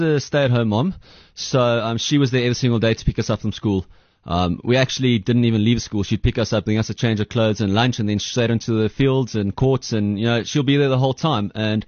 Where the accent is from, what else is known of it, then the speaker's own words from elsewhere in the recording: Johannesburg, Gauteng, South Africa; born there; I was born in Lirapoort in Johannesburg. Didn't stay there for long, though, but yeah, technically speaking, that's where I was born.